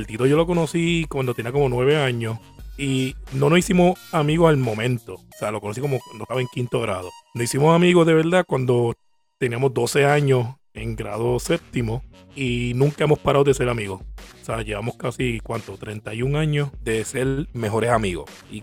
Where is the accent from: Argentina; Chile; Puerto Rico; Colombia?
Puerto Rico; now in United States; Ese hombre me recibió en su casa cuando yo me mudé de Puerto Rico a Estados Unidos.